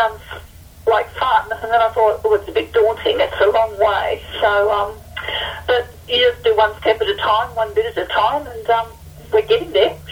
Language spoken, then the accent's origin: English; Toowoomba, Queensland, Australia; also born or lived in Brisbane; Even though I was born in Brisbane and lived in Toowoomba in my childhood, I've not been further north than what I am now.